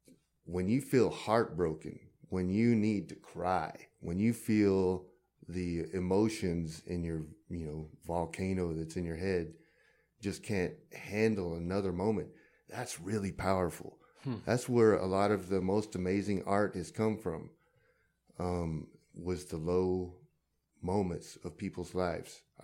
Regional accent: Carlsbad, California, United States; Where I grew up in Carlsbad, you used to, like, put your new pads in your air conditioner

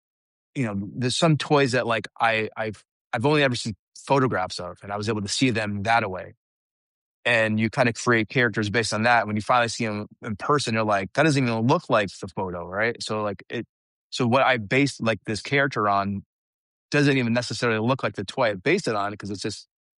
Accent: United States; I'm American by my culture, but by my career, it all stems from Japan.

